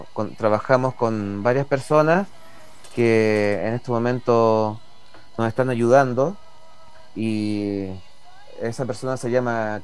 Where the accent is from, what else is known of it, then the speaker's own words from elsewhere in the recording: Chile; lo que somos como chilenos también, porque los chilenos también tenemos mucho de la mitología, ¿cierto?